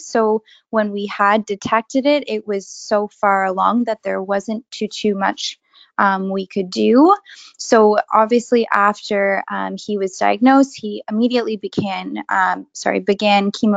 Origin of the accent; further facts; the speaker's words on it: Ottawa, Ontario, Canada; I'm from Ottawa, Ontario.